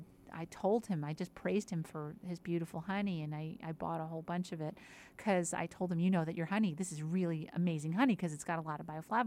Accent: New York, United States; which a lot of Italian, you know, we're from New York, and they had Italian pastries.

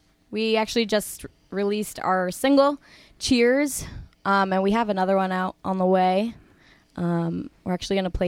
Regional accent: Danbury, Connecticut, United States; Well, we're from Danbury, Connecticut.

